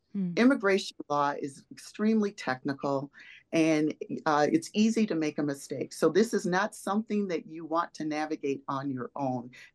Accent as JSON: {"language": "English", "region": "Wisconsin", "country": "United States", "said": "we're looking at things through our own lens of being a Wisconsinite or being an American."}